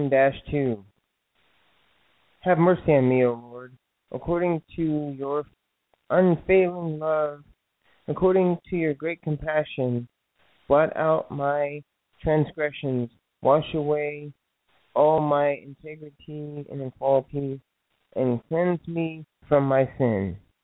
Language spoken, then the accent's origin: English; Germany; You know, I'm not an American, but I'm from Germany.